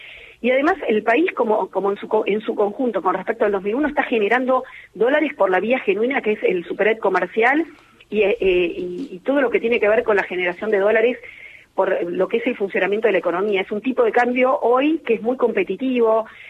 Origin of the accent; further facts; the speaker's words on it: Argentina; Los primeros somos los argentinos